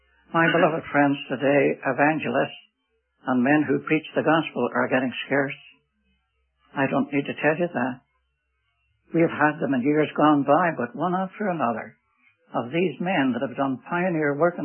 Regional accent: Northern Ireland, United Kingdom; moved away as an adult; now in United States; I was brought up in Ireland. I happened to be an Irishman. And I spent the first 21 years of my life in Northern Ireland.

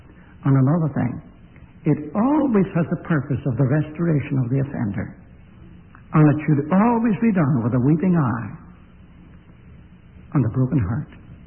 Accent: Ireland; I, being an Irishman, I have a fiery temper.

